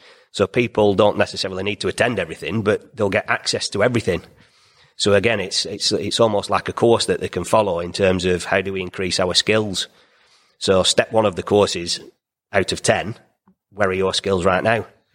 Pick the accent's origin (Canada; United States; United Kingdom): United Kingdom; Because we're British.